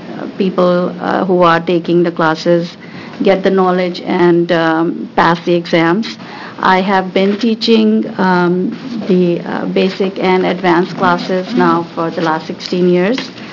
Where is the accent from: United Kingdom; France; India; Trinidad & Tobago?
India; moved away as an adult; now in United States; I came in 1982 from India after I got my undergrad degree in accounting